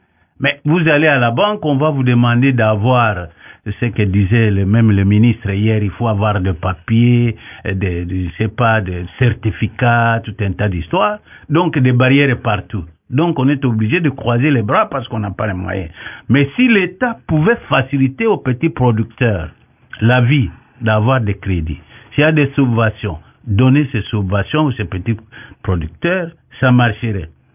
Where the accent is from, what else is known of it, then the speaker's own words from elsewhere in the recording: Lomé, Maritime, Togo; Vous voulez aller, par exemple, chez moi à Lomé, là.